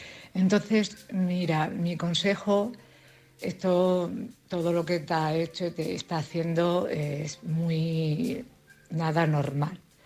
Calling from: Cartagena, Region of Murcia, Spain; de Cartagena.

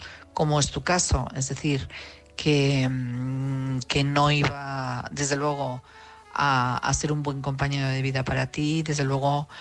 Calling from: Madrid, Community of Madrid, Spain; de Madrid.

